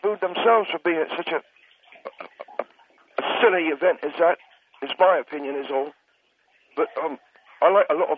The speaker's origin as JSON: {"language": "English", "region": "England", "country": "United Kingdom", "said": "But I tell you, I hate soccer, so you know that I'm not. It's not about me being English."}